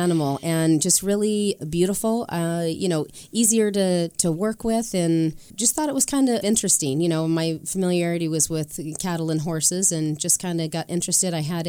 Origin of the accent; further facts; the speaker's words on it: Long Beach, California, United States; born there; I was born in Long Beach, yes.